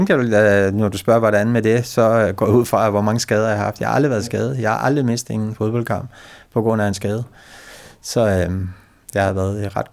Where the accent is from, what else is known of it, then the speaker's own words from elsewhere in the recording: Sorø, Zealand, Denmark; born there; da jeg var født her i Sorø